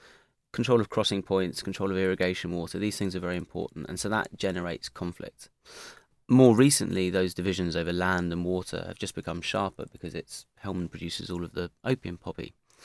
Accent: United Kingdom; as British people

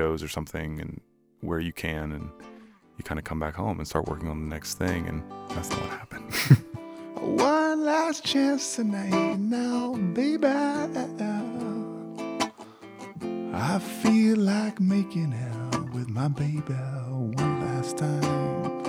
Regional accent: Virginia Beach, Virginia, United States; Well, I grew up in Virginia Beach, which is down the road a little bit.

